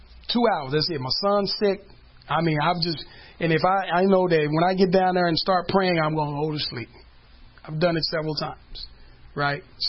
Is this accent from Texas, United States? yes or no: yes; Dallas, Texas, United States; But I'm from Oak Cliff. Okay? I'm from the hood side of Oak Cliff.